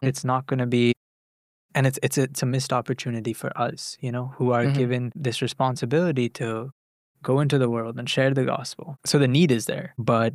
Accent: India; I grew up in India, and I grew up around ministry.

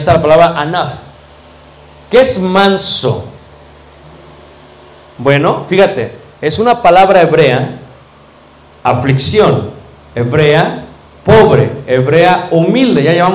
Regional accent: Mexico; Y yo decía, como buen mexicano, aquí me voy a meter.

